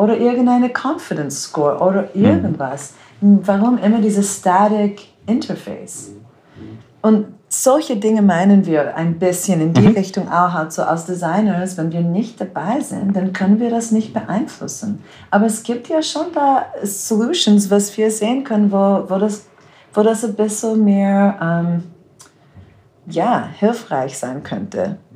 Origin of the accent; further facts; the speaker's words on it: United States; German is a second language; Ich bin Amerikaner und es gibt da voll viele Amerikaner, die nicht wählen